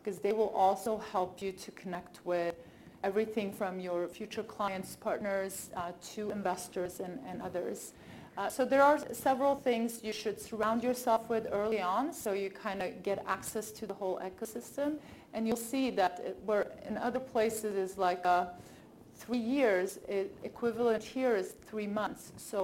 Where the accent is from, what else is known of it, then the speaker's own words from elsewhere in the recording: Sweden; English is a second language; moved away as an adult; I moved here about 4 years ago from Sweden. Yes, I grew up in Sweden.